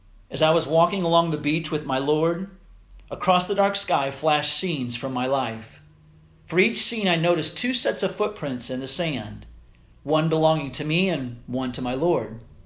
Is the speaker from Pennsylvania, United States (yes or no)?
no; Missouri, United States; Now living back in my home state of Missouri, there in the United States